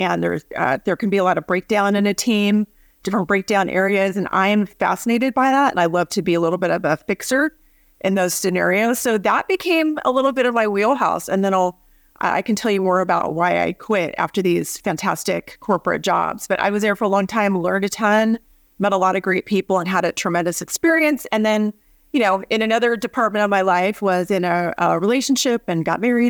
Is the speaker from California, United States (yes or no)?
yes; Sacramento, California, United States; now in Los Angeles, United States; But I'm a California girl. I grew up in Sacramento. And then I went to San Diego for college.